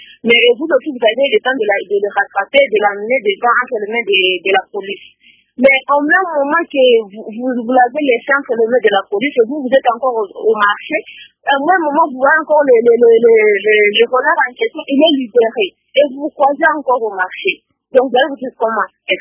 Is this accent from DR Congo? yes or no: yes; Bukavu, South Kivu, DR Congo; c'est un phénomène qui prend de plus en plus de l'ampleur ici chez nous à Bukavu